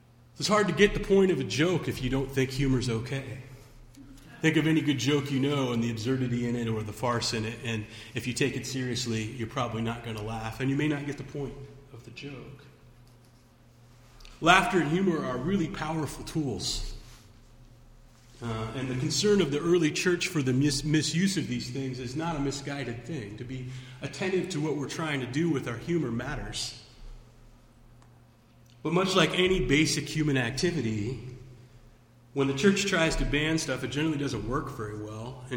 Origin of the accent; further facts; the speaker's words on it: Kansas, United States; I grew up in Kansas.